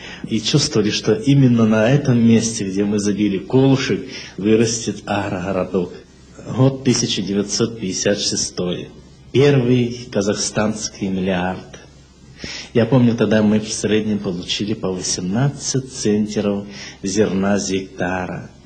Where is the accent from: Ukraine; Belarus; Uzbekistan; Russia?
Ukraine; Zaporizhzhia Oblast; now in Kazakhstan; Все-таки мы с Украины, с Запорожской области. И наши места утопают в зелени.